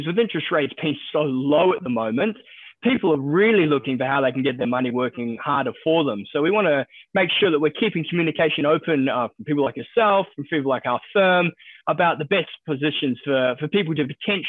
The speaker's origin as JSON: {"language": "English", "country": "New Zealand", "lives_now": "Australia", "said": "you can probably tell from my accent, originally from New Zealand, so not from here. Worked overseas a lot before I came here, almost made it back home, but not quite, washed up in Australia"}